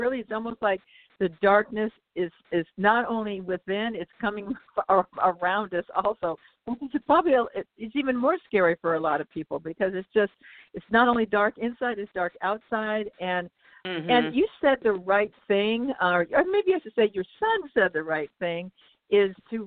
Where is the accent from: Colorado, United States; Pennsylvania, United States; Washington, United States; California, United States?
Washington, United States; Seattle; Washington State, because I'm from Seattle, Washington.